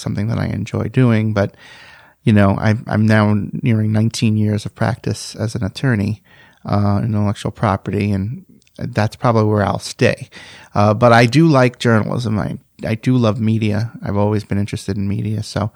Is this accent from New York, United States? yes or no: yes; New York City, New York, United States; now in Minnesota, United States; So, I never thought growing up in Queens that I would be living in Minnesota.